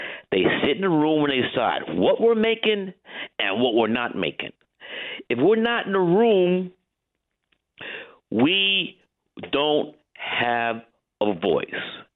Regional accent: New York, United States; because I'm a New Yorker.

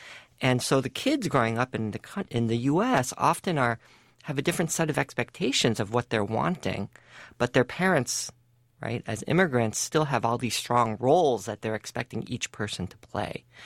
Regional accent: United States; my understanding growing up in the United States

